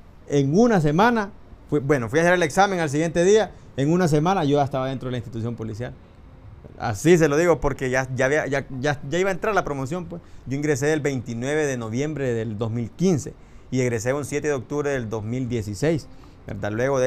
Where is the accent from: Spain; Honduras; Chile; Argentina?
Honduras; Lejamaní, Comayagua; yo soy originario de Lejamaní, Comayagua, 100% chamaluco, que les envío un saludo a todos mis paisanos, como decimos nosotros, ¿verdad? Soy de Comayagua